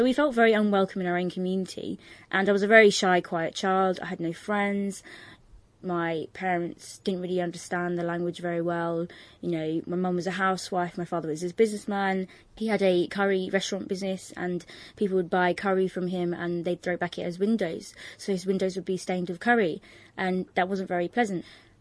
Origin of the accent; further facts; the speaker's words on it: Bangladesh; born there; English is a second language; English wasn't my first language. I wasn't born here. I was born in Bangladesh. We're Muslim, but a very cultured and kind of strict sort of background that I come from.